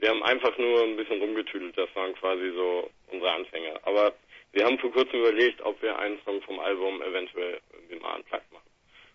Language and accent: German; Oldenburg, Lower Saxony, Germany; Wir kommen aus Oldenburg, also nicht also wir haben alle in Oldenburg studiert.